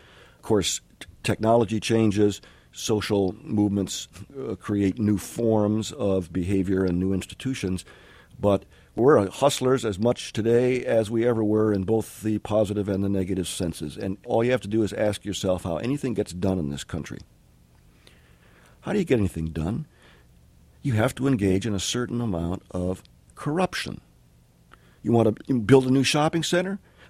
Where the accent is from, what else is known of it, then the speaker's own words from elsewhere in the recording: Illinois, United States; My upper Middle West, where I grew up near Chicago, was founded largely by New Englanders.